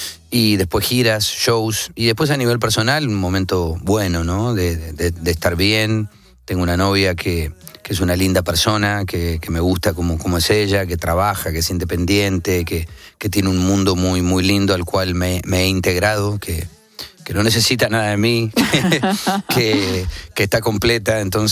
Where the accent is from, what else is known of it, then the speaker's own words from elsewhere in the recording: Argentina; Sí, no podía escapar a eso